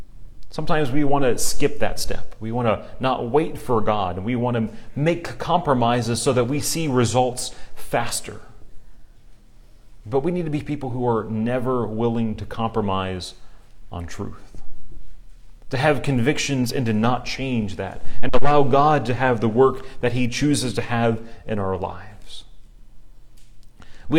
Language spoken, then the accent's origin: English; United States; And as an American, we like that concept.